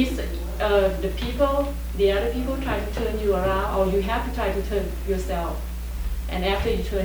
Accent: Thailand; but I came from Thailand

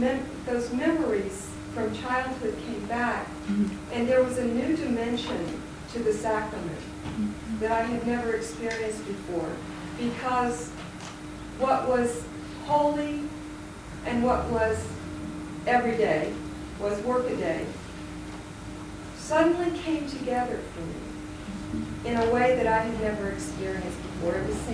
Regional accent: the South, United States; Some of those roles were very entrenched in my childhood because I grew up in the South.

